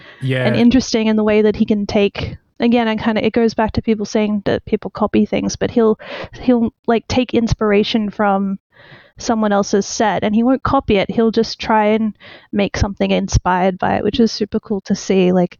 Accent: Australia; accent: Australian; I really wish I could like turn my accent off so that I could perceive what we sound like. Like I want to hear it. Everyone says that Australian accents are so interesting

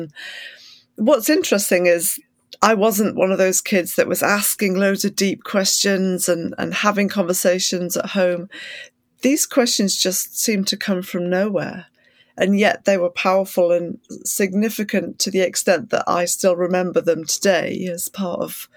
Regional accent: North East England, United Kingdom; I grew up in the northeast of England, which is about 250 miles north of Oxford on the east coast, not too far from the Scottish border.

